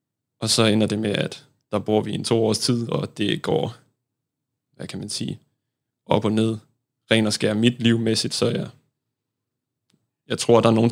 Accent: Odense, Region of Southern Denmark, Denmark; Jamen, som sagt, så er jeg vokset op i Odense med min mor og far.

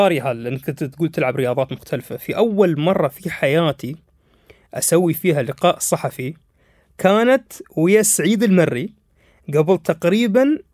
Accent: United Arab Emirates; اليوم البطولات عندنا في الإمارات

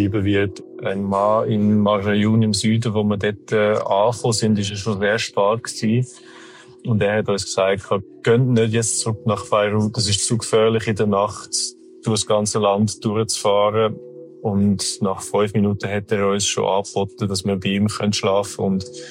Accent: Switzerland; Und wenn ich sage, ich komme aus der Schweiz, haben sie zuerst mal eine riesige Freude.

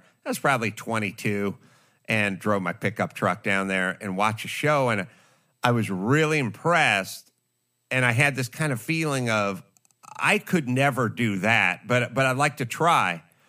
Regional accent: North Hollywood, California, United States; I had a friend, you know, where I grew up in North Hollywood. I had sort of the Valley guys who were just straight guys

